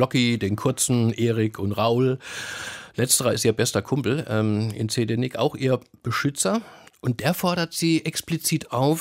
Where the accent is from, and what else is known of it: West Germany, Germany